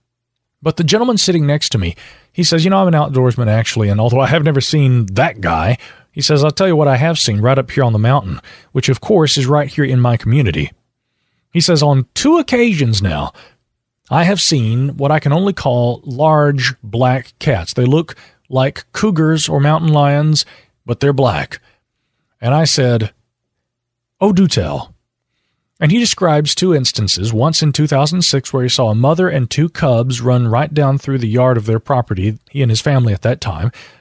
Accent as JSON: {"language": "English", "town": "Miami", "region": "Florida", "country": "United States", "tie": "born or raised there", "said": "Now, I grew up in Miami for 20 years, and I'm very familiar with the normal Florida sea creatures"}